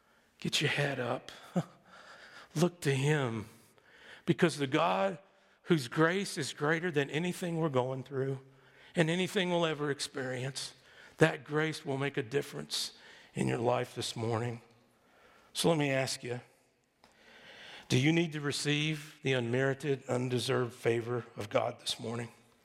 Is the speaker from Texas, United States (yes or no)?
yes; Texas, United States; I love football. I grew up in Texas. I had no choice.